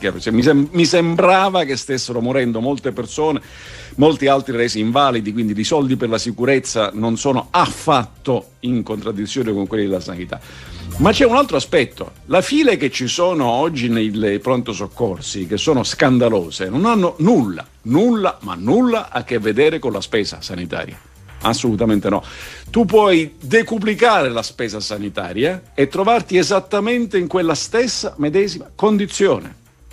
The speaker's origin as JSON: {"language": "Italian", "region": "Southern Italy", "country": "Italy", "said": "Io sono del Sud."}